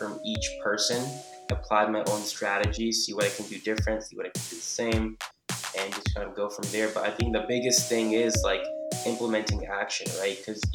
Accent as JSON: {"language": "English", "region": "New Jersey", "country": "United States", "said": "I'm originally from New Jersey."}